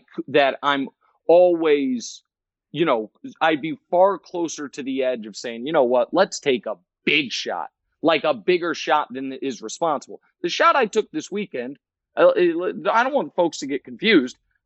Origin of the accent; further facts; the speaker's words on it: Kansas City, United States; And I'm from Kansas City. I'm a Chiefs fan.